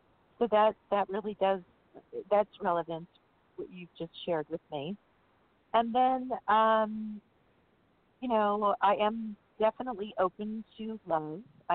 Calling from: California, United States; I'm calling from California

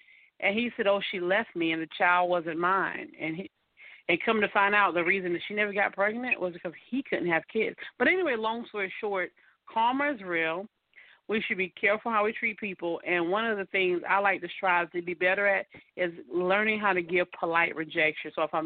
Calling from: Atlanta, Georgia, United States; in Atlanta, Georgia, my area.

